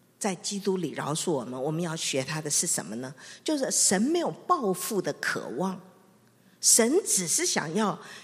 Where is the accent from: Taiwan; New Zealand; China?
China; 我们中国人不好意思啊，有时候也讲不出来啊